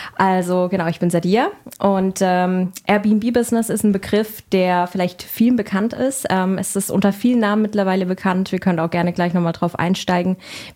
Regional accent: Offenburg, Baden-Württemberg, Germany; ich komme selber aus Offenburg, also ein bisschen Schwarzwaldregion

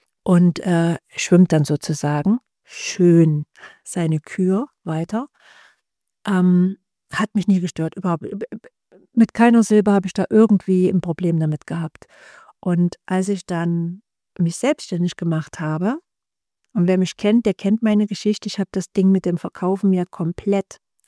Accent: Saxony, Germany; accent: Saxon; Und ich höre ja meinen Dialekt sofort und ich denke immer, den hört auch jeder andere und niemand mag sächsisch.

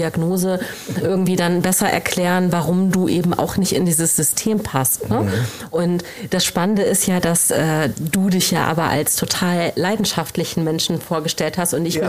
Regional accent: Lower Saxony, Germany; Ich bin aufgewachsen in Niedersachsen, in der Nähe von Oldenburg.

